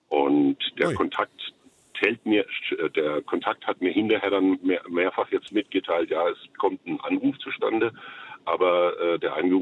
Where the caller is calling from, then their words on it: Tauberbischofsheim, Baden-Württemberg, Germany; ich bin aus Tauberbischofsheim.